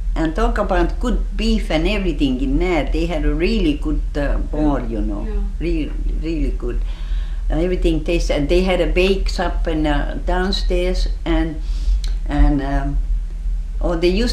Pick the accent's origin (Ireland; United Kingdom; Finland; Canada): Finland; English is a second language; now in Alaska, United States; That was 1902, you know, when I come from Finland.